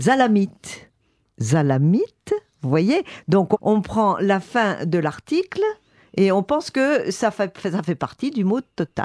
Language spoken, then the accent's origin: French; Tunisia; moi, je suis née en Tunisie. Et donc, j'ai entendu l'arabe toute mon enfance